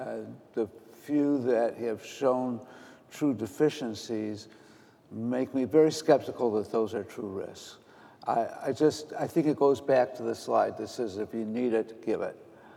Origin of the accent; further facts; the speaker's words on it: Detroit, Michigan, United States; The only supplement I take is vitamin D because I'm from Detroit.